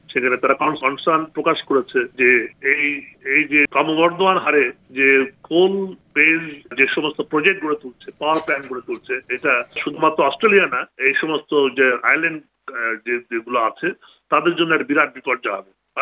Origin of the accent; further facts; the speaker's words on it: Bangladesh; now in Canberra, Australia; বাংলাদেশের জনসংখ্যা অনেক বড়, 16 কোটি মানুষ খুবই অল্প জায়গার মধ্যে, আমাদের জন্য এটা খুবই বিপজ্জনক। অথবা আমরা একজন বাংলাদেশী হিসাবে